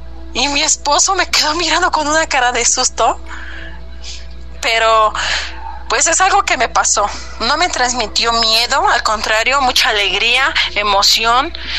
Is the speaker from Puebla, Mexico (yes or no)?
yes; Puebla, Mexico; soy del estado de Puebla.